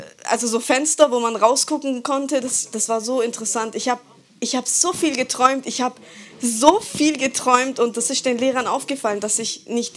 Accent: Welzheim, Baden-Württemberg, Germany; Ich bin in Welzheim groß geworden. Das ist so ein, keine Ahnung, Stadt, Dorf, wie auch immer man das nennen darf.

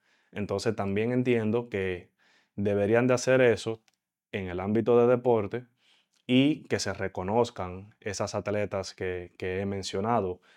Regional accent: Dominican Republic; Y para mí, como dominicano, todo el que sale a representar nuestra bandera

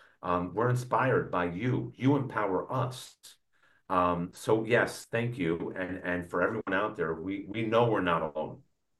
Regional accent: New York, United States; I was born and raised in New York, right? And I lived in a neighborhood.

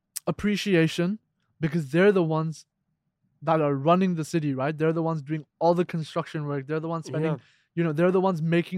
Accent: Dubai, United Arab Emirates; When I told them I'm from Dubai, they're like, oh, do you have a Ferrari?

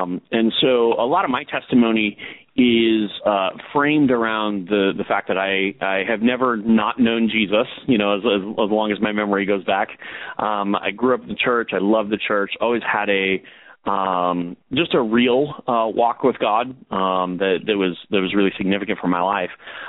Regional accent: Chicago, Illinois, United States; I grew up in the Chicago area, so it wasn't too far from that.

